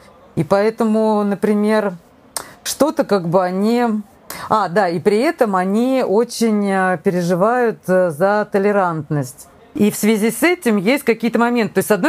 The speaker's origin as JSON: {"language": "Russian", "region": "Saint Petersburg", "country": "Russia", "also_born_or_lived": "Moscow", "lives_now": "Sweden", "said": "приехала сюда в 95-м, но потом я вернулась на 14 лет. То есть я приехала из Питера, а потом уехала на 14 лет в Москву, и вот сколько, 8 лет назад опять вернулась в Швецию."}